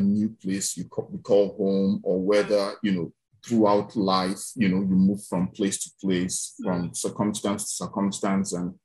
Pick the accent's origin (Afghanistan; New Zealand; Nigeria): Nigeria; moved away as an adult; now in United States; I'm from Nigeria.